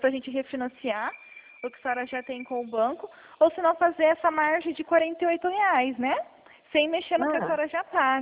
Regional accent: Penápolis, São Paulo, Brazil; Eu sou de Penápolis mesmo.

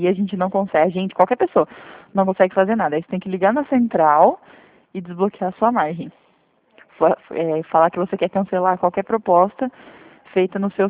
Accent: Santa Bárbara d'Oeste, São Paulo, Brazil; Nós somos aqui de Santa Bárbara do Oeste

